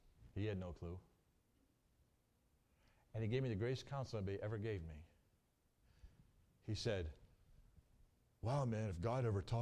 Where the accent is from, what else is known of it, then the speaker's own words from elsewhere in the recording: Lucas, Ohio, United States; I grew up in Mansfield, Ohio, a little village called Lucas, and the drug culture came through